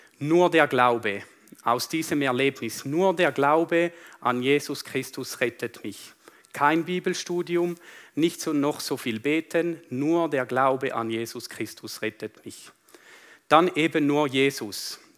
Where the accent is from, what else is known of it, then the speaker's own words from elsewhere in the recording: Switzerland; Und zwar, ich bin Schweizer und somit guter Demokrat.